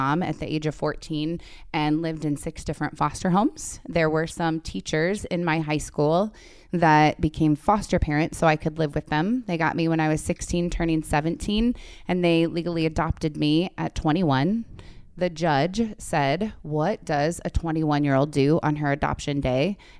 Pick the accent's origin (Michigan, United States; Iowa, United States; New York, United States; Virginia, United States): Iowa, United States; Sioux City; Well, Sioux City, Iowa, Sergeant Bluff. I did go to 10 different schools from kindergarten to fourth grade. So I've been a little bit of everywhere, but typically Sioux City.